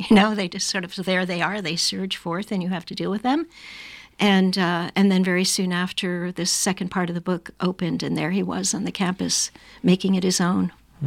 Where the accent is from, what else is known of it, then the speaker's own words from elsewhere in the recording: New York, United States; I grew up on the Bard College campus, and I think it was probably inevitable at some point that I would need to write a book that took place there